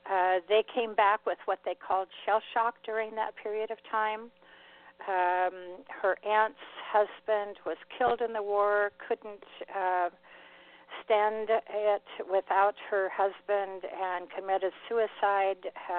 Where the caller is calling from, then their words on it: Clarkston, Washington, United States; I'm calling from a little town called Clarkston, Washington. It is right across the river from Lewiston, Idaho, which is more identifiable.